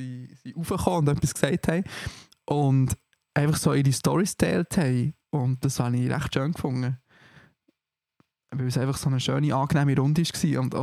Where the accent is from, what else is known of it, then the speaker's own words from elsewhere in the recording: Bern, Switzerland; accent: Bernese German; Ich war auch der Einzige aus Bern gewesen. Ich habe mich gefühlt wie der Bauer. Alles so coole Zürcher und dann ich so als Berner.